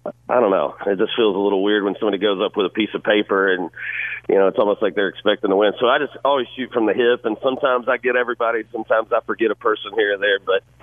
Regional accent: Georgia, United States; also born or lived in Florida; To me, man, I grew up in Georgia and Florida. Every summer I grew up around the beach, and so I love it.

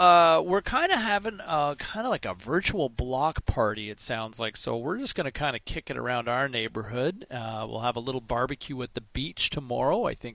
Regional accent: Ottawa, Ontario, Canada; We're growing up in Ottawa

